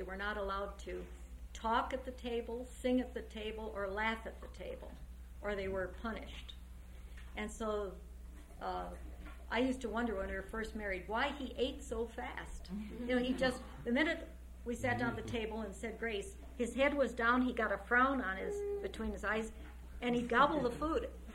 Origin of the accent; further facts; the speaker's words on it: Chicago, Illinois, United States; I came from Chicago, Erling from this little town in North Dakota, and had grown up in Chicago. My mother and my father were both born in Chicago.